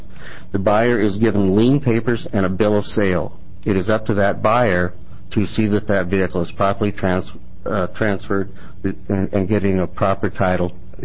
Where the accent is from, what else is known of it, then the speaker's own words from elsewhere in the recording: Corvallis, Oregon, United States; I'm from Corvallis, Oregon.